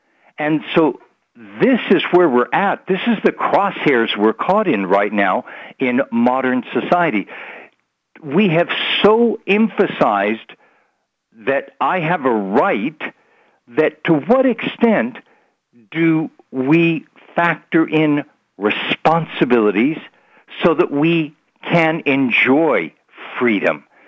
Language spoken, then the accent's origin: English; United States; born there; as an American by birth who did my PhD on the relationship between religion, culture, and politics